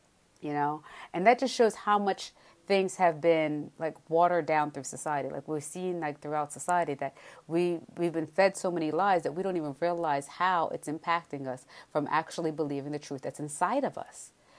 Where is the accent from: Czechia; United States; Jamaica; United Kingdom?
Jamaica; I'm from Jamaica